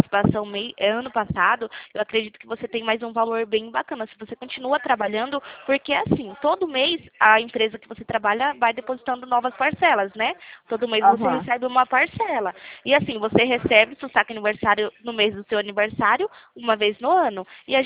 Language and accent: Portuguese; São Paulo, Brazil; eu sou de São Paulo.